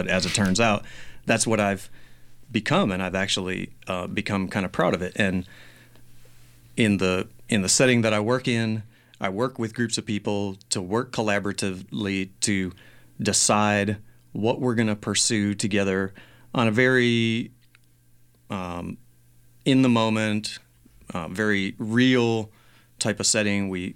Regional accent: Alabama, United States; now in Portland, United States; I grew up in Alabama, and there is no community radio going on in Alabama.

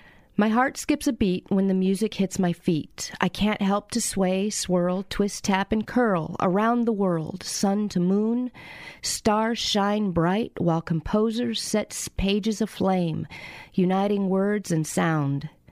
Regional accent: Shreveport, Louisiana, United States; born there; Well, I was born in Shreveport, Louisiana. I've lived all over the U.S.

